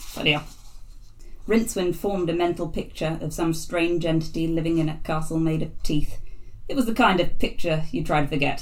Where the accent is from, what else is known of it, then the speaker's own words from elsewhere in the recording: Jersey; because I grew up on Jersey, and the Jersey Zoo there has orangutans.